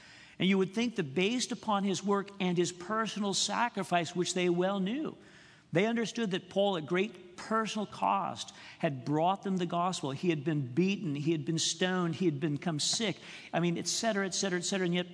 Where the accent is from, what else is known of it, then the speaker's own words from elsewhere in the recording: Southern US, United States; accent: southern; every once in a while I slide in my southern accent, and I don't mean to do it, but I've been in Arkansas a long time